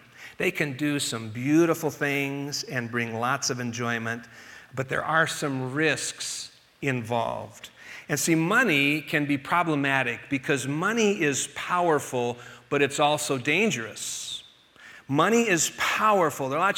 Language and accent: English; Colorado, United States; Now, when I was growing up, and I grew up here in Colorado, the 4th of July was really just about one of my favorite holidays of the year